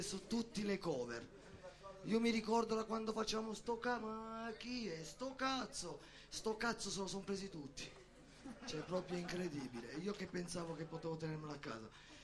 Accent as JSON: {"language": "Italian", "town": "Turin", "region": "Piedmont", "country": "Italy", "said": "sono di Torino"}